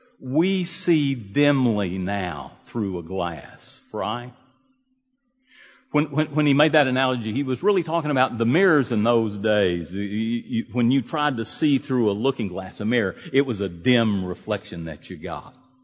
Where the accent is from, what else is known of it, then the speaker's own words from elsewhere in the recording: Lubbock, Texas, United States; I was raised in Lubbock, Texas in the 50s.